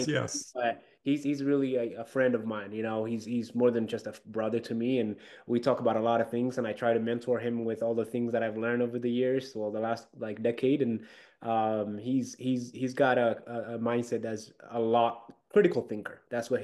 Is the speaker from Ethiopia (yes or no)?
yes; Ethiopia; English is a second language; the race that we put together in my hometown this last December is probably the biggest race that they've ever had. And I think pretty close, almost all of Ethiopia